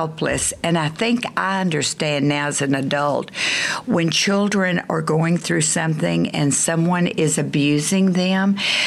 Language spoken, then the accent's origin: English; Spring Branch, Texas, United States; I grew up in Spring Branch, and so I rode a lot.